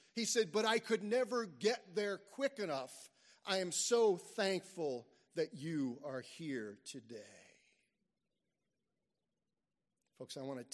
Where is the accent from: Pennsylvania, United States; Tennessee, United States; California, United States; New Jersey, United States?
Tennessee, United States; they decide that because I'm the guy from America, I guess they thought I had more money than they did. They sent me and one other Gideon back to town. Now, it's a good little, as we used to say in Tennessee, it's a fur piece back to town.